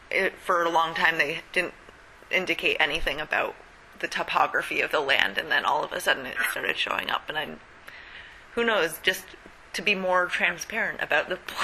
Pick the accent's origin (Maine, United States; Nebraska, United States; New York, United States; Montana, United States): Maine, United States; Orono; also born or lived in Portland; I'm from Orono, but I lived a while in Portland.